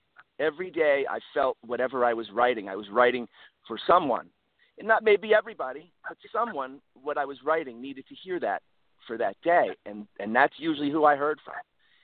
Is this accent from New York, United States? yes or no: yes; Troy, New York, United States; I was born and raised in Troy, and I was a Lansingburg High School boy.